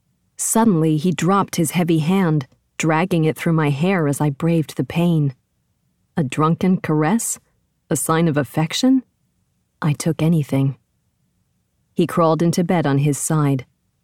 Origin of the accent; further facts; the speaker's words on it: Brooklyn, New York, United States; Fresh out of college, back down to my hometown, Brooklyn was in my heart. No place else like it.